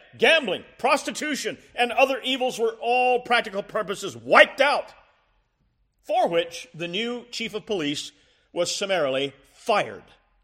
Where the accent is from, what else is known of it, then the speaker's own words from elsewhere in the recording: Columbia, South Carolina, United States; in a city like Greenville or my hometown of Columbia